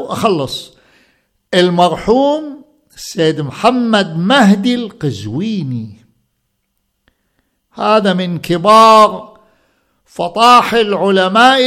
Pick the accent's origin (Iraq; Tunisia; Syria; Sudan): Iraq; أنا ابن العراق، العراق أعرفه شبر شبر شبر شبر